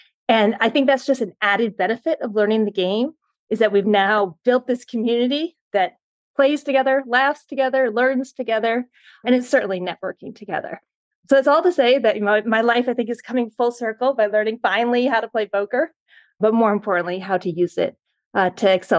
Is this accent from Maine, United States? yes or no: yes; Maine, United States; Myself, I grew up in Maine. I grew up in a really fantastic small town